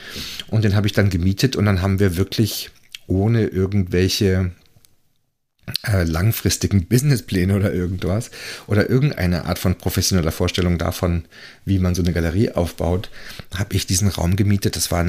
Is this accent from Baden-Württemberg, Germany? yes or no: yes; Freiburg im Breisgau, Baden-Württemberg, Germany; born there; now in Berlin, Germany; Gebürtig in Freiburg im Breisgau, aus dem Schwarzwald. Ich war zum Studium in Hamburg.